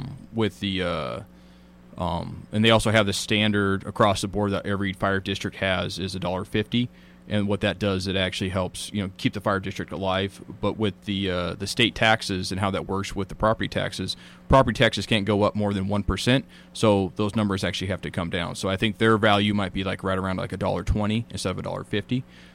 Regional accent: Spokane Valley, Washington, United States; So I was born and raised in the Valley.

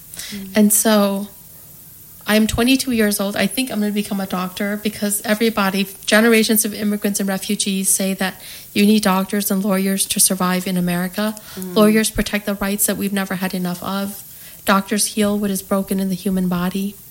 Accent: St. Paul, Minnesota, United States; In St. Paul, Minnesota, we grew up in the St. Paul Public Schools.

